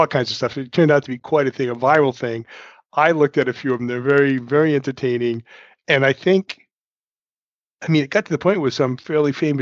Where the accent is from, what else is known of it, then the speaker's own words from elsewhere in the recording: New Bedford, Massachusetts, United States; First, we're going to go to New Bedford, my hometown. New Bedford, Massachusetts, the town that lit the world